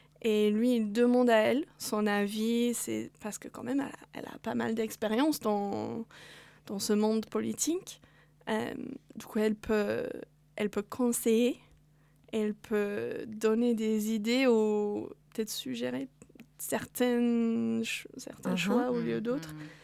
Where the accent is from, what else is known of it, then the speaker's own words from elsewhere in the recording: northern England, United Kingdom; accent: Northern English; French is a second language; Et à Londres, en plus, on a des problèmes entre le nord et le sud de l'Angleterre. Du coup, si je vais au sud, avec mon accent, que je ne peux pas enlever.